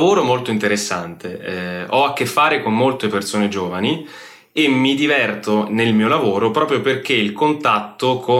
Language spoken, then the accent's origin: Italian; Rome, Lazio, Italy; moved away as an adult; now in Innsbruck, Austria; ho 37 anni e vengo da Roma. Vivo in Austria da 8 anni ormai e in questo momento sono residente ad Innsbruck.